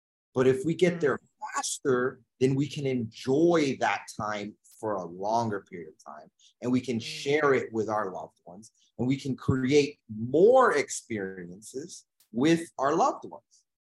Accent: Dominican Republic; now in New York City, United States; I come from the Dominican Republic, which is a very poor country. And my parents were hard workers, and we came here as immigrants to the US, and we ended up in New York City.

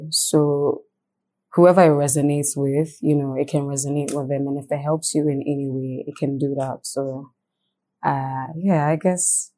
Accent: Ghana; like, the most iconic representation of, like, female arts growing up in Ghana, yeah.

